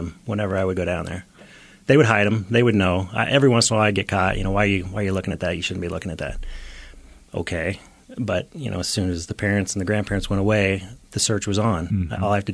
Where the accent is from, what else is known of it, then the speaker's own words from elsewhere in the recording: Omaha, Nebraska, United States; We were both born and raised in Omaha, Nebraska, went to separate high schools, and both were raised in the Lutheran Church